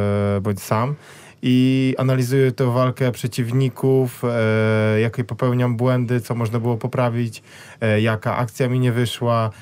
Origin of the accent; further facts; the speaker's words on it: Kraszewo, Warmian-Masurian Voivodeship, Poland; Z Warmii i Mazur, z Kraszewa, z takiej małej miejscowości.